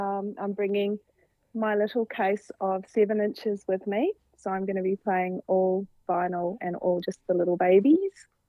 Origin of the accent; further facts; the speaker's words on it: New Zealand; now in Australia; Australians still think I'm a New Zealander